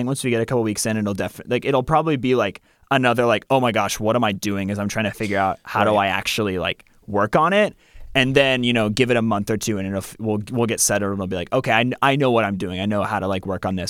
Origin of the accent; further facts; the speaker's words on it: Louisville, Kentucky, United States; I grew up in Louisville, so I've grown up going to Kings Island my whole life.